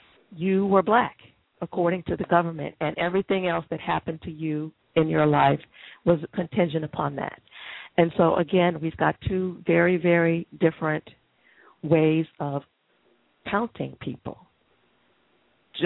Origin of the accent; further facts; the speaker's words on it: United States; my God, actually, I am an American. I never felt like it, you know